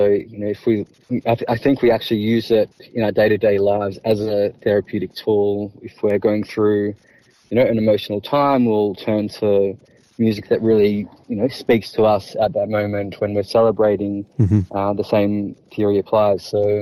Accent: Melbourne, Victoria, Australia; Born and bred in Melbourne.

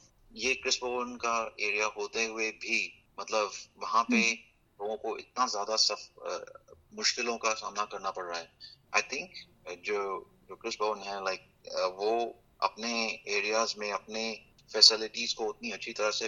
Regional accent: Shimla, Himachal Pradesh, India; now in Australia; Last कोई 15 साल से ऑस्ट्रेलिया में टैक्स में और फाइनेंस में मैं काम कर रहा हूँ। Personally from a family perspective मैं शिमला से हूँ, मेरी वाइफ पालमपुर से हैं और हमारे 4 बच्चे हैं।

